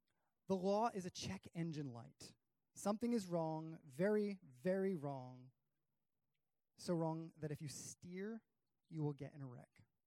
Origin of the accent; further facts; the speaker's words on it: Rhode Island, United States; I'm from Rhode Island, so I had a mechanic available.